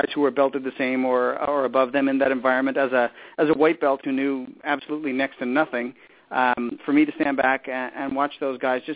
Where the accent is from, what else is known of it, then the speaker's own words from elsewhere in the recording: East Coast, United States; I follow his career because I'm from the East Coast.